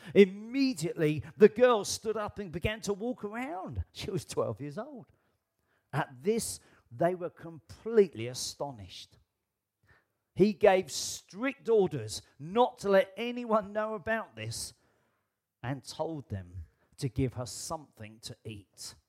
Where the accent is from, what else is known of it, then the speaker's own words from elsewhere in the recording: United Kingdom; I am British, and in case you don't know, we have a new king.